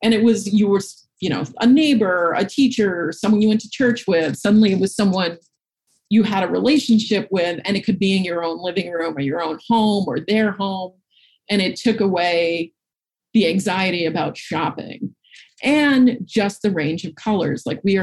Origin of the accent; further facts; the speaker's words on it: Manhattan, New York, United States; because I had known Flory Roberts because I grew up in Manhattan and we had Bloomingdale's